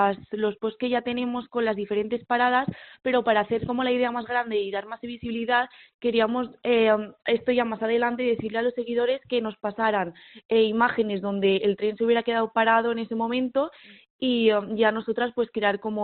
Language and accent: Spanish; Mérida, Extremadura, Spain; now in Madrid, Spain; yo soy de Mérida y nada, estamos las dos estudiando en una escuela de creatividad